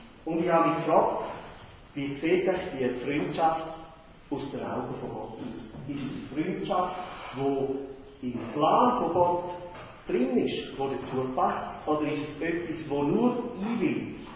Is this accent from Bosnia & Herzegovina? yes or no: no; Zurich, Switzerland; Ich bin in Zürich an der Dorfstrasse aufgewachsen.